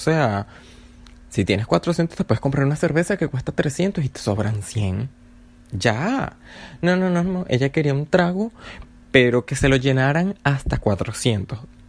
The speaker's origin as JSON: {"language": "Spanish", "country": "Venezuela", "accent": "Venezuelan", "said": "¿Será que porque yo tengo la tonada venezolana, no me entienden o simplemente deciden no entender?"}